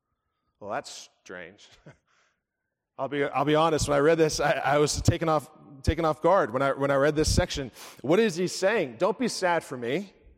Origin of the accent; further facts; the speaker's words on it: Springfield, Missouri, United States; also born or lived in Branson; I grew up in Missouri, in Springfield, in Branson, Missouri. If you've ever been to Branson, I got out. Not many do. And I grew up, we didn't have a lot.